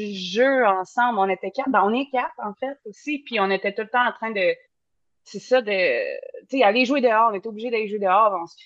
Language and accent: French; Bic, Quebec, Canada; J'étais au BIC. On est natif du BIC.